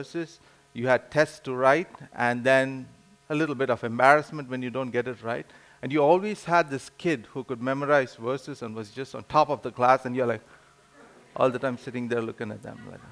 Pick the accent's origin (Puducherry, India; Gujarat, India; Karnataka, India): Puducherry, India; Pondicherry; We moved back to Pondicherry, which is my hometown.